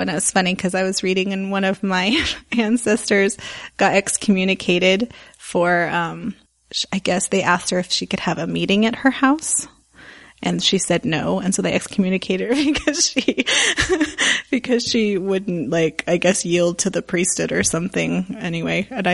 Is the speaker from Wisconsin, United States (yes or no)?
no; Salt Lake City, Utah, United States; But yeah, so I grew up in Salt Lake in the Sugar House area.